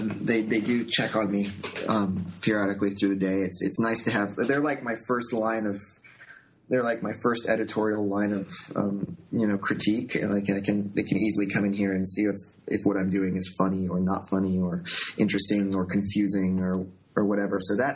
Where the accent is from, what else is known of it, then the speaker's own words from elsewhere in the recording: Indiana, United States; growing up in Indiana, I could draw comics to entertain my friends